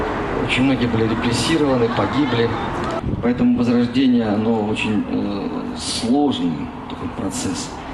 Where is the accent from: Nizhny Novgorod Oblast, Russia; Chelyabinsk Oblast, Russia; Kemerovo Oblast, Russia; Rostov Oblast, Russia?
Rostov Oblast, Russia; Elizavetinskaya; Вот в моей родной станице, Лизаветинской, откуда я родом, я донской казак.